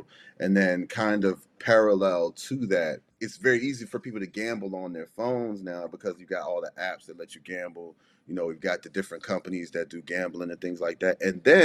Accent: Prince Frederick, Maryland, United States; I'm from Prince Frederick, Maryland.

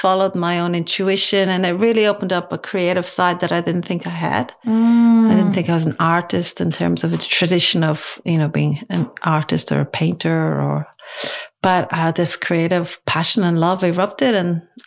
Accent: Ireland; growing up in Ireland, I always adored chocolate

